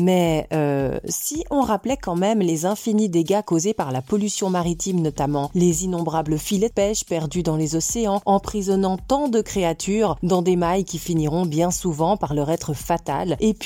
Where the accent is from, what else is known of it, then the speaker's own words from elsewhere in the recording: Switzerland; en tant que Suissesse, je suis effarée de voir le temps qu'a mis la France à mettre en place un semblant de tri des déchets ménagers.